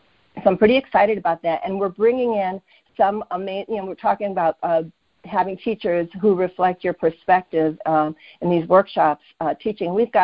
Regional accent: United States; within the framework of the stories that I was telling as a Filipino-American writer.

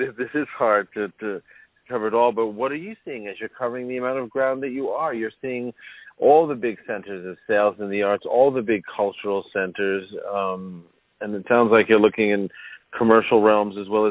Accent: New York, United States; I mean, I'm a New Yorker, too, so I'm not going to argue with you

